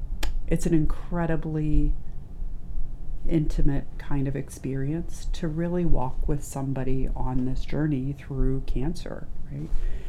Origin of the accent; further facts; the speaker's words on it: Fort Wayne, Indiana, United States; I'm from Indiana, grew up in Indiana, actually grew up in Fort Wayne, and left after high school, went to college in upstate New York